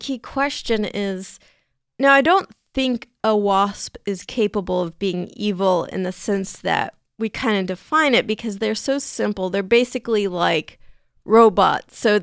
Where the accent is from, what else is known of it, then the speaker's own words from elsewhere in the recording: San Diego, California, United States; They're even in San Diego, California, which is my hometown.